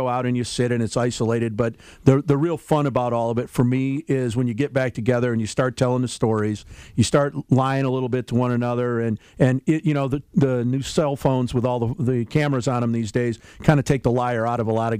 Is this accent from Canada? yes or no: no; Charlotte, Michigan, United States; I grew up in Charlotte, south of Lansing, got some great friends.